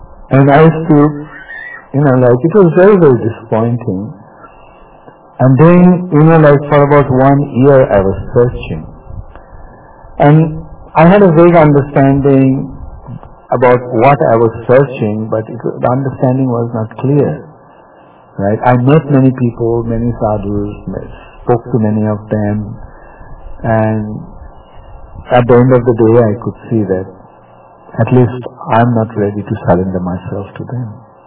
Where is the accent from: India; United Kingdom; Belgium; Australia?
India; I was born in India and I've been brought up in India.